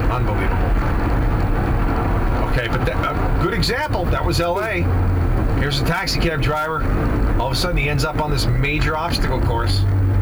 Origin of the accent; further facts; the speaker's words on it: New York, United States; I drive great. I'm from New York.